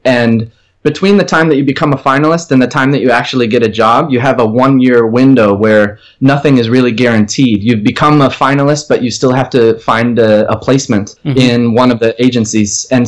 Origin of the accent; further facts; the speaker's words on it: Cleveland, Ohio, United States; also born or lived in Dayton; I was born in Ohio. So I grew up my early years in Dayton, Ohio. And then my family moved to Cleveland, to a suburb of Cleveland. Mm-hmm. And I was raised in a suburb of Cleveland until I was 18.